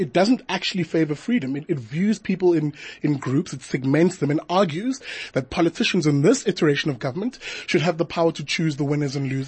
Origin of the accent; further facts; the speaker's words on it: Umlazi, KwaZulu-Natal, South Africa; So I'm a Zulu boy from KZN. I grew up in a township called Mlazi. I was raised by a single parent, physically handicapped.